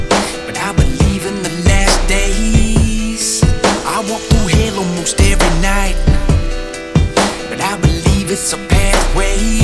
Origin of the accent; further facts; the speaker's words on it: Bible Belt, United States; But I grew up in the Bible Belt.